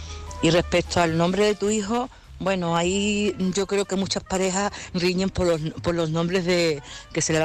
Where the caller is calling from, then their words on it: Badajoz, Extremadura, Spain; de Badajoz